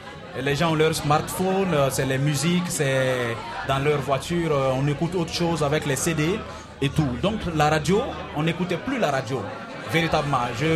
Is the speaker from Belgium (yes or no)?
no; Burkina Faso; quand on dit on vient du Burkina, les gens aussi, on est bien accueillis ici.